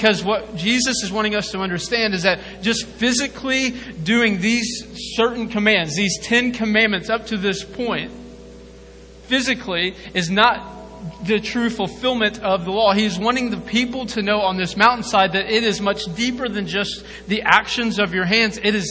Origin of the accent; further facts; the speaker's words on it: Hopewell, United States; also born or lived in Springtown; I grew up in Springtown. I grew up in Hopewell. That's where I was born and raised.